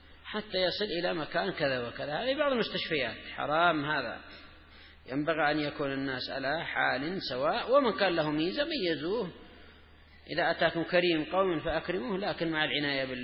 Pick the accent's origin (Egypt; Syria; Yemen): Yemen; خاصة عندنا في اليمن في بعض المواطن